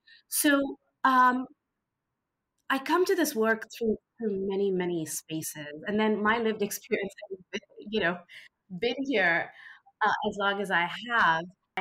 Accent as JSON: {"language": "English", "town": "Mumbai", "region": "Maharashtra", "country": "India", "tie": "born or raised there", "lives_now": "United States", "said": "My ancestry is Persian. I grew up in Bombay, India, also called Mumbai now. And I have been in the United States for over 20 years."}